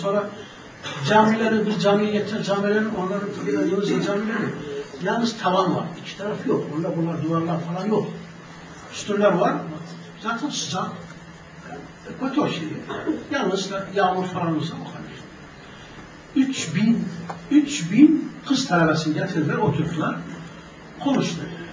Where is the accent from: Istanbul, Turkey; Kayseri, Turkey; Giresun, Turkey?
Istanbul, Turkey; Ben dedim, biz İstanbul'dan, Türkiye'den, diğerleriyle böyle geçiyor